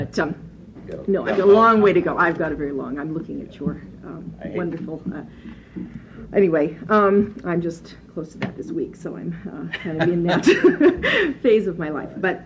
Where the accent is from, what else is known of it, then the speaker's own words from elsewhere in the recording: Oregon, United States; I am from Multnomah County, where we do serve Medicaid-eligible population.